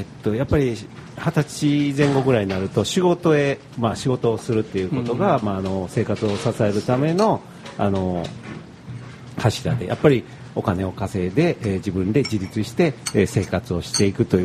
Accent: Kyoto, Japan; also born or lived in Tokyo; 僕も京都生まれ京都育ちで、はい、まあ、一時ちょっと東京にいたこともあるんですけども、

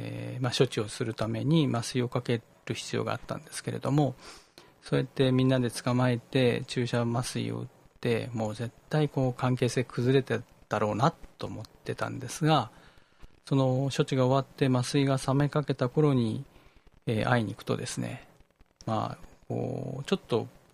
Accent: Fukuoka, Japan; 福岡出身なんです。

